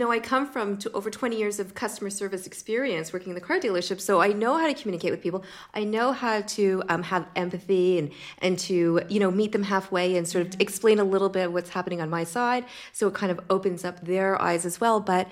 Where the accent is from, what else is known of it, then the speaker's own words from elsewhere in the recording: Canada; I'm here from Canada